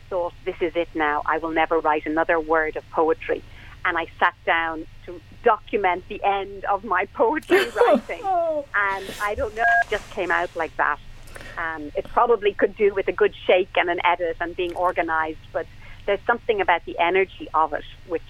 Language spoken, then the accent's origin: English; India; But India is very much a part of who I am. And as I say to people, if I'm Indian, then I'm Tamil. So, India is a very huge part of my life and of who I am.